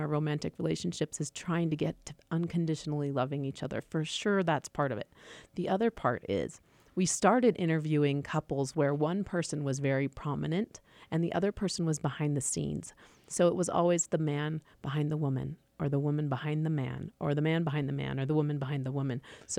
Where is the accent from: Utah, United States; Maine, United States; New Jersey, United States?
Utah, United States; Park City; My hometown. This is my hometown.